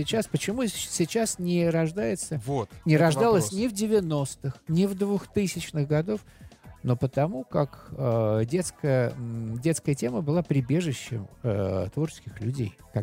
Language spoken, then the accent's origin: Russian; Moscow, Russia; Москвы, моего родного города, в котором я живу